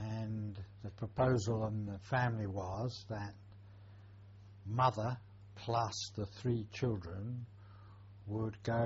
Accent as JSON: {"language": "English", "town": "Ruislip", "region": "London", "country": "United Kingdom", "tie": "born there", "said": "I was born in Ruislip, in the western suburbs of London."}